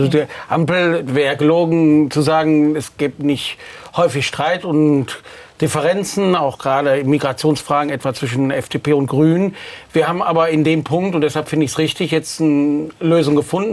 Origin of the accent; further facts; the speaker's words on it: Wuppertal, North Rhine-Westphalia, Germany; ich komme ja aus Wuppertal, der Nachbarstadt von Solingen.